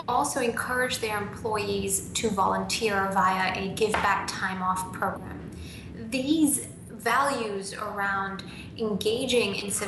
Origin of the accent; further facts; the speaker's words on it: Nigeria; also born or lived in Zimbabwe / Vietnam / Bangladesh / India; I grew up in Nigeria, Zimbabwe, Vietnam, Bangladesh, and India